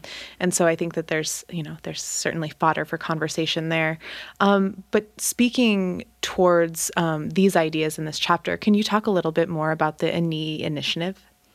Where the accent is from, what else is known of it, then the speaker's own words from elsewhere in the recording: Montana, United States; not only because we are in Montana, I am from Montana, it resonated with me being familiar with the imagery that you laid down in that chapter